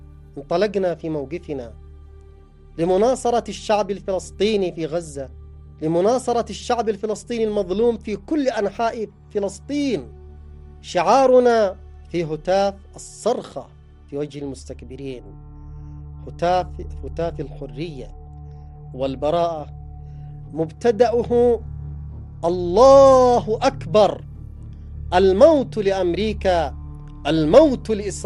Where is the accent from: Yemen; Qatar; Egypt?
Yemen; نحن كشعب يمني ينتمي للإيمان